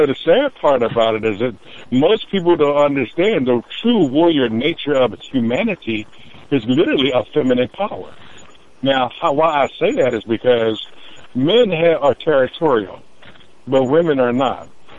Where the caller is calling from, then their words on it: Nebraska, United States; Yeah, I'm calling from Nebraska today, man.